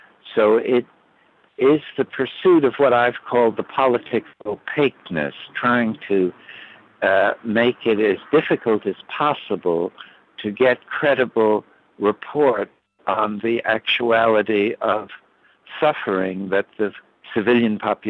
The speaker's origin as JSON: {"language": "English", "country": "United States", "said": "it's something I regret very much as an American, seeing my government engaged in such policies."}